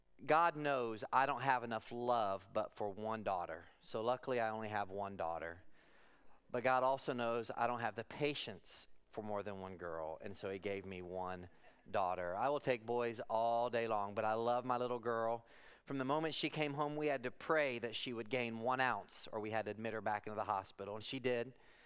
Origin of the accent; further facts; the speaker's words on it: Monmouth, Illinois, United States; I'm from Monmouth, Illinois, and excited to get to be with you guys today.